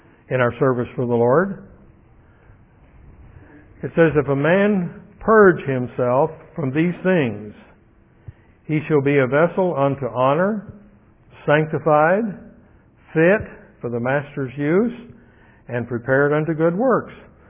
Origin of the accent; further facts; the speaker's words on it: Minneapolis, Minnesota, United States; He's from St. Louis, and we're from Minneapolis